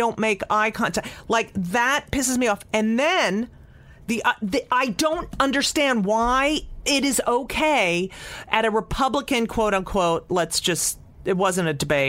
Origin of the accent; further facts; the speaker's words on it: New Jersey, United States; I grew up in New Jersey in a suburb. My neighbors were Italian Catholic.